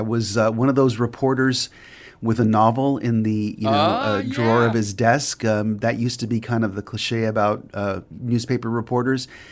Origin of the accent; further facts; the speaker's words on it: United States; I grew up in the United States when we were sending people to the moon.